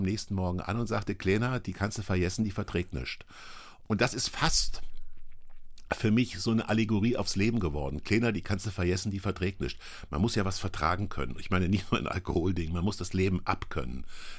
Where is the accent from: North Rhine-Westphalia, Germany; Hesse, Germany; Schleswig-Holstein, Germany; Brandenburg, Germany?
Hesse, Germany; Kassel; in eine Weinstube ein in Kassel, wo ich groß geworden bin.